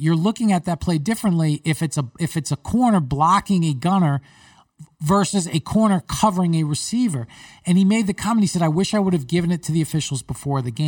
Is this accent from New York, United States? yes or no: yes; New York, United States; I remember growing up, I grew up in New York. I watched the Jets and the Giants.